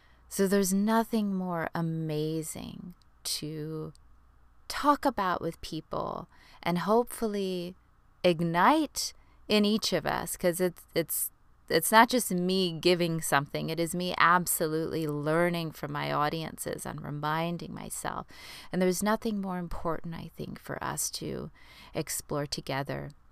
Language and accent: English; Texas, United States; moved away as an adult; also born or lived in Los Angeles; And in 2013, I moved from Texas, where I grew up, to LA to obviously be in the epicenter of that industry.